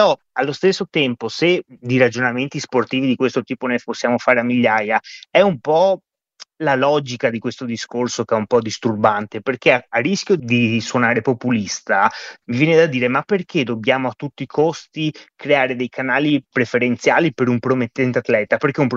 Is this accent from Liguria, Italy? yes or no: no; Venice, Veneto, Italy; now in Bologna, Italy; io mi sento bolognese veneziano perché sono cresciuto a Venezia e vivo a Bologna